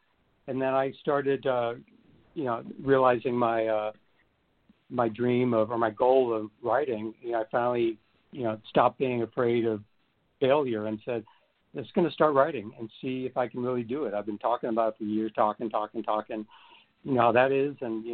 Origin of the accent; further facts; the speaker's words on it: St. Louis, Missouri, United States; I'm from St. Louis originally